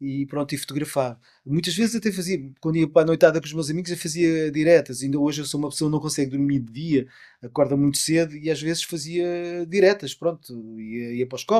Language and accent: Portuguese; Lisbon, Portugal; born there; Eu nasci em Campolide, não é? É um bairro, parece que está longe do centro, mas não está.